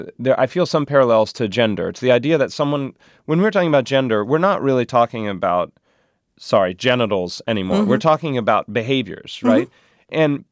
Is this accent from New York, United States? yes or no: no; North Carolina, United States; and I'm from North Carolina, and spending time with them has made me realize that there are completely different ways to conceptualize our existence on Earth.